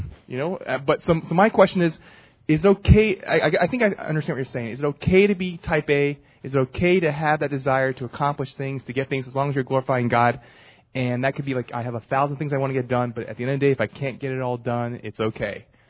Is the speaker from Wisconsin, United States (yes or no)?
no; New York, United States; You know, I'm from New York, so we're fast paced.